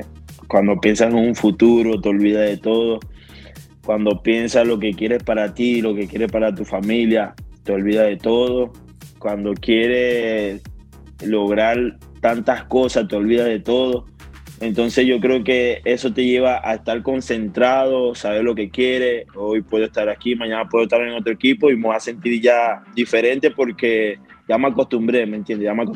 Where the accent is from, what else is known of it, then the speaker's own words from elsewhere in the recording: Maracaibo, Zulia, Venezuela; moved away; cuando salí de Venezuela de verdad que me pegó mucho la soledad porque no estaba acostumbrado a estar lejos de mi familia. Siempre estuve allí con mi familia, jugué en 2 equipos fuera de Venezuela, fuera de Maracaibo, pero bueno, estaba en Venezuela